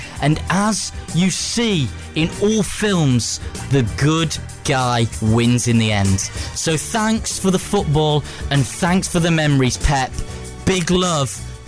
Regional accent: England, United Kingdom; The reason I am somewhat of a lightweight is because I'm English. Us English haven't been able to get our hands on proper football or proper wine as good as yours.

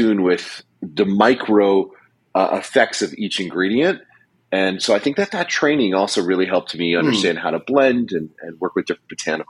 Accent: United States; I'm an American.

